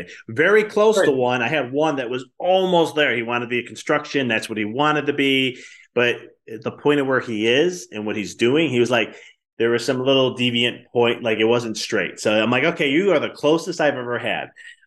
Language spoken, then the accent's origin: English; Chicago, Illinois, United States; Like I experienced this when I moved from Chicago and I went to school at Arizona for a little bit.